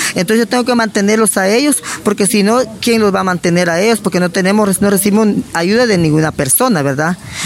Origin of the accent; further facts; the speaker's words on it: Palín, Escuintla, Guatemala; born there; Yo nací aquí en Palín, mis padres son puros palinecos.